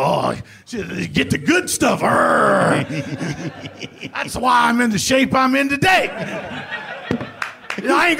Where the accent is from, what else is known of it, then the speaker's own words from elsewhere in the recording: Danville, Virginia, United States; I'm from Danville, Virginia. I love NASCAR.